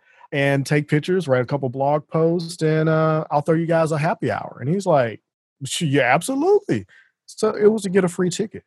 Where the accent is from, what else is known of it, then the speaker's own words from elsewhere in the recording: St. Louis, Missouri, United States; Yes, you did. In my hometown.